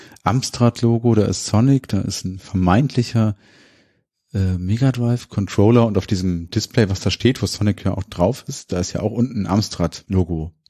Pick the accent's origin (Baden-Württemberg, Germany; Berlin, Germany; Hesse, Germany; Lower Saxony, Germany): Lower Saxony, Germany; Hanover; Wir kommen ja aus Hannover